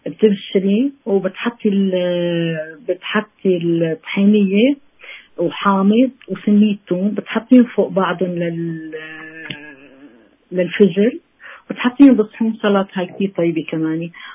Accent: Syria

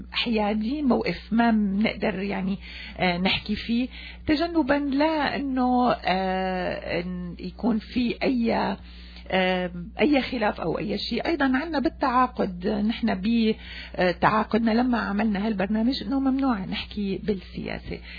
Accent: Syria; now in Montreal, Canada; لحتى يكون إلنا اسم بمونتريال، ليش ما يكون إلنا اسم؟ نحن سوريين، نحن عنا حضارة، نحن عنا بلد منعتز فيها

